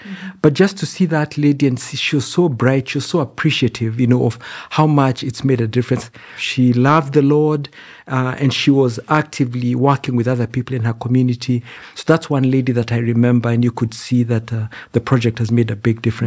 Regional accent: Kenya; It's a real privilege because I'm serving in my nation. I'm serving the people, you know, of my home country.

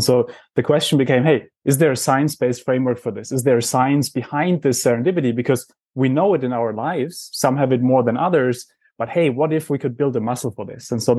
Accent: Heidelberg, Baden-Württemberg, Germany; Well, I grew up in Heidelberg and I used to be that rebellious teenager.

